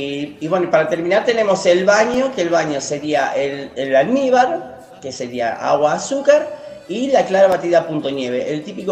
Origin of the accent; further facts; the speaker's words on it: Argentina; Se ve que ahí nos acordamos que somos argentinos.